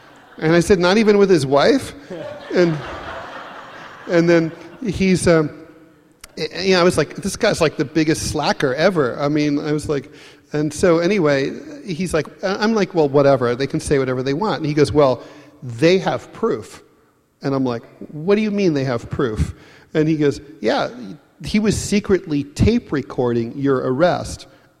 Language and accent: English; New York, United States; I'm a New Yorker, okay?